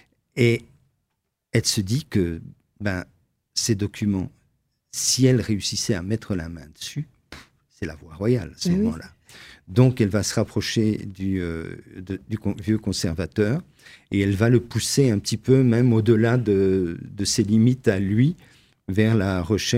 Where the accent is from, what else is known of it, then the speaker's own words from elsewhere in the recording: Brussels, Belgium; now in Metz, France; Alors, je ne suis pas messin, je ne suis même pas lorrain, je suis bruxellois d'origine.